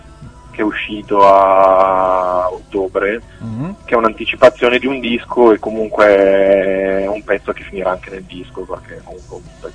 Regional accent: Milan, Lombardy, Italy; Siamo di Milano, più o meno di Milano, diciamo i monti sopra Milano

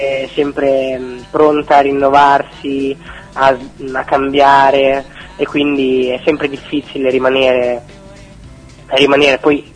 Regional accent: Forlì, Emilia-Romagna, Italy; io sono un ragazzo di 20 anni, vengo da Forlì

